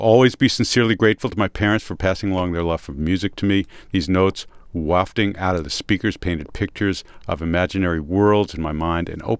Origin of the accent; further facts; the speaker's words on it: Kansas, United States; Yeah, growing up in Kansas, you had lots of friends named … last names